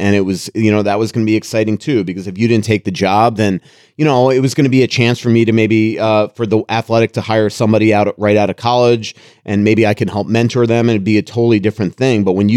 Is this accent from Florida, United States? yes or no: yes; Florida, United States; I know we're both from Florida